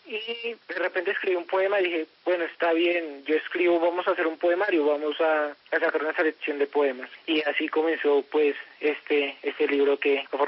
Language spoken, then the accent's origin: Spanish; Bogotá, Colombia; Bueno, pues yo soy un joven bogotano